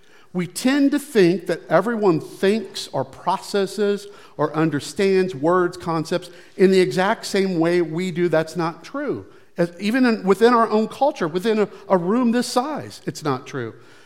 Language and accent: English; Missouri, United States; also born or lived in Michigan; I grew up in the Midwest. I was born in Missouri. Diana and I lived in Michigan for a while.